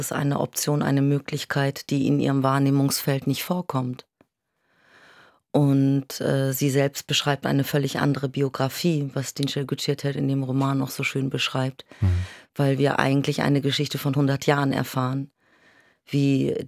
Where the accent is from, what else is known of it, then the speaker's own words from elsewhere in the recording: Lower Saxony, Germany; born there; Eltern, die aus der Türkei geflüchtet sind, 1980, kurz vor Militärputsch, und bin gebürtigte Ostfriesin.